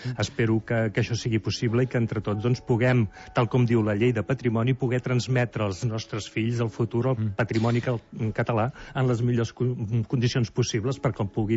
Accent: El Vendrell, Catalonia, Spain; Jo que sóc del Vendrell

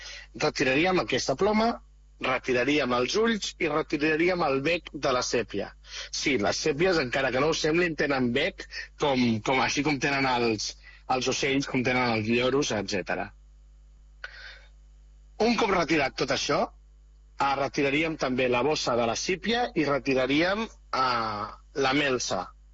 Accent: Vilanova i la Geltrú, Catalonia, Spain; com ja sabeu, jo sóc de Vilanova i la Geltrú

